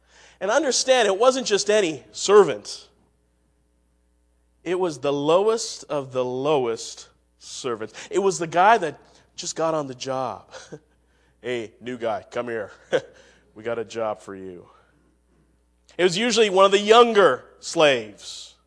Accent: India; which, by the way, I'm Indian. I never sit like that.

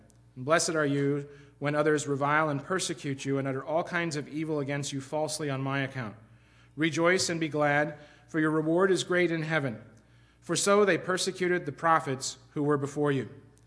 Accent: Waterloo, Iowa, United States; When I was growing up in Waterloo, Iowa, one of the speakers that riveted me was

